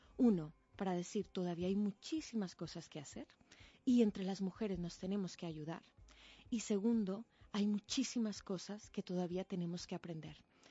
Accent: Colombia; now in Spain; yo soy colombiana, pero hace 13 años vivo en España

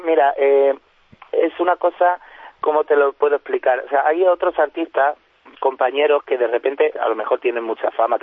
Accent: Andalusia, Spain; accent: Andalusian; lo hablo con acento andaluz, pero bueno, lo hablo como puedo

